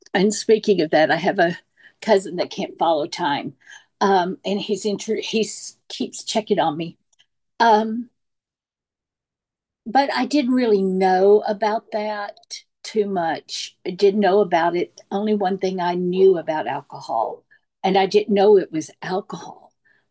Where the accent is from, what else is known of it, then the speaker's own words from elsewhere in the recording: Louisiana, United States; And I'm originally from Louisiana, so hang with my homeboy from New Orleans.